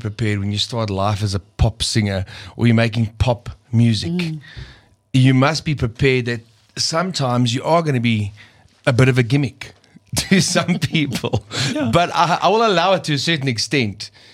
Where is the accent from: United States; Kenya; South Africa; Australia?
South Africa; I'm a South African singer, completely, and in my body and everything about me is South African.